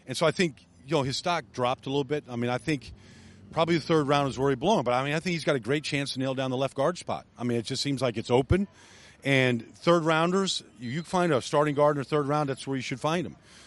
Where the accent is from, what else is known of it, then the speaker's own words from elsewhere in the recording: Minnesota, United States; I grew up in Minnesota. Dad used to drive me down here when I was a kid to come watch the Vikings